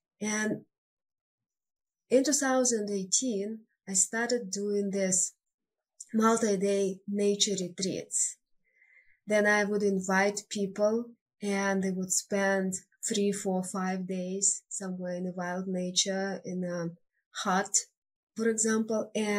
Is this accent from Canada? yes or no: no; Siberia, Russia; English is a second language; moved away as an adult; now in United States; I was born in Siberia. It's a huge, vast, cold part of Russia. And I lived there until age 32. And at that age, I moved to United States, to Denver, Colorado, for a couple of years